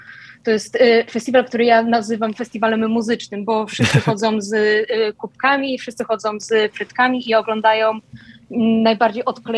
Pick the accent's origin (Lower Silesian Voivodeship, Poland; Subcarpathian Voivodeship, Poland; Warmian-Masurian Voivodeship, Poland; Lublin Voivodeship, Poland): Lower Silesian Voivodeship, Poland; Ja jestem spod Wrocławia